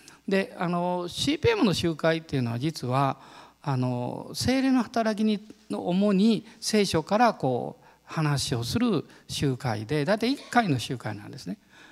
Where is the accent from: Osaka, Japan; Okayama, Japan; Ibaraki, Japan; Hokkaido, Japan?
Osaka, Japan; 私は大阪ですから、